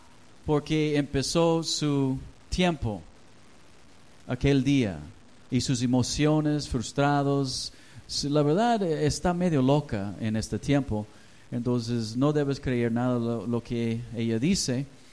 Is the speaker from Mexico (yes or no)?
yes; Mexico; Un peligro muy grande entre nosotros, y más como mexicanos.